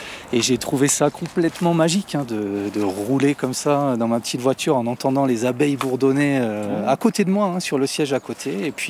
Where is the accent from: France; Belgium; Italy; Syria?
France; northern France; Je ne suis pas originaire de cette vallée, ça fait une vingtaine d'années que je me suis installé ici. Je viens plutôt du nord de la France.